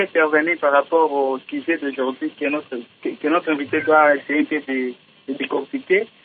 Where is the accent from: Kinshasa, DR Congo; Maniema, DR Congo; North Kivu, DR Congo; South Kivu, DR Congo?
Maniema, DR Congo; Kindu; Vous allez voir par exemple ici chez nous à Kindou, il y a des gens nécessairement qui prennent du courage.